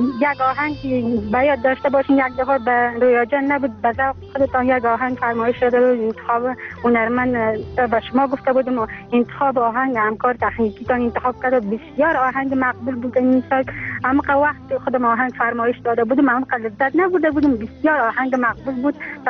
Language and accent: Persian; Afghanistan; چون در همه ما افغان هستیم